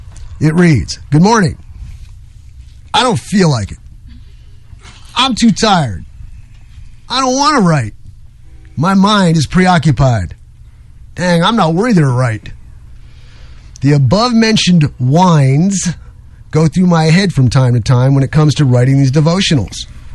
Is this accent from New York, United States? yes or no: yes; New York, United States; look, I'm from New York. I'm from the street, okay?